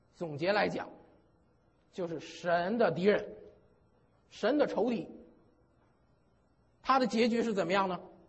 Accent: China; 命运，我们知道，在中国人来讲的话呢，就是讲的是啊，要靠自己，要靠自己的努力，人定胜天。

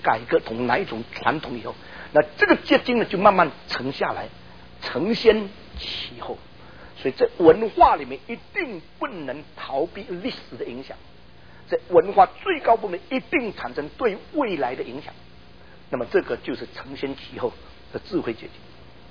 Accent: Indonesia; also born or lived in China; 我生在中国，被上帝带到印尼，但是在印尼的时候读共产党的学校，说我不在国内

